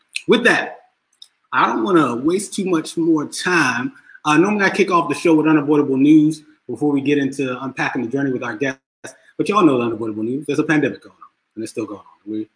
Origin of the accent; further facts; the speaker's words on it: Philadelphia, Pennsylvania, United States; After taking some years away, I am now back in my hometown, at home, and at peace. And so I'm happy to be hosting this show live from Philadelphia.